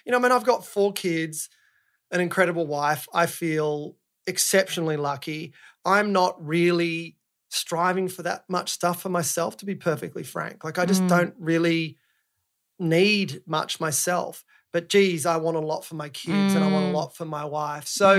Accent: Mossman, Queensland, Australia; born there; So I was born in the Hard Knocks of Mossman, which is obviously a joke.

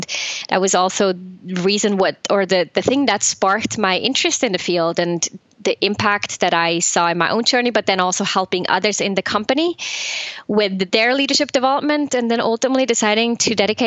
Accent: Switzerland; I was born and raised in Switzerland, and like this good Swiss person, I guess, I studied finance.

